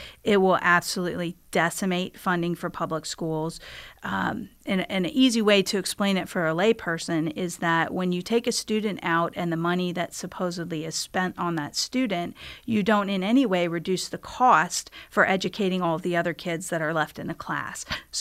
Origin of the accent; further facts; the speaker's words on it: United States; I, too, am a product of the community that I grew up in York County.